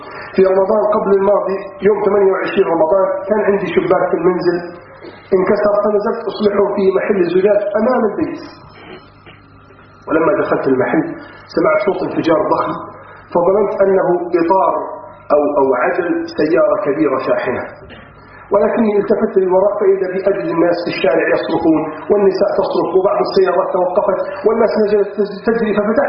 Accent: Egypt; يحكي لي أحد الشباب في الأسكندرية عندنا في مصر

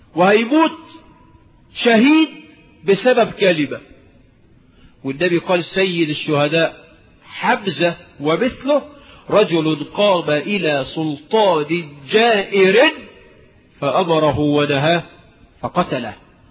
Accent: Egypt; أنا مش بالمليا، عندنا في مصر يعني بدل المليا دي مصر

